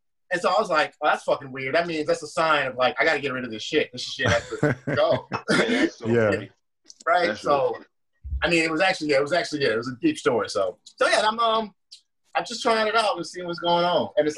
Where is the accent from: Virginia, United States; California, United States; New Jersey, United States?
California, United States; born there; also born or lived in South Carolina / Missouri; So I was born in California, but then I lived in South Carolina, then back to Cali, then Missouri, back to Cali again